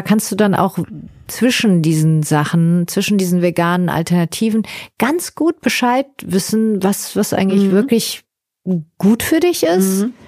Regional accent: Southern Germany, Germany; Ich komme aus Süddeutschland und ich bin mit Bier groß geworden.

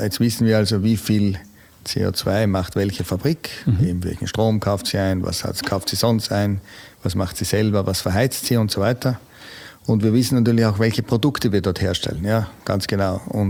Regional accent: Austria; Und ich bin ja nicht Deutscher, also kann ich ruhig als Österreicher in die deutsche Politik gehen

